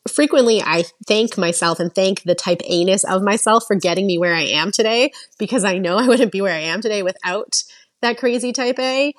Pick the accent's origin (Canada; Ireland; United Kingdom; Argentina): Canada; moved away as an adult; now in Florida, United States; Super happy living in Florida, and I'm spoiled, especially as a Canadian who moved to Florida not that long ago, 3 years ago.